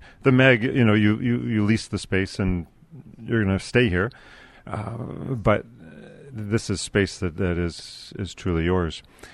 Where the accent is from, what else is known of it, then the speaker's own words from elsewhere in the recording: Rome, New York, United States; But I lived in a farmhouse when I was growing up in Rome, New York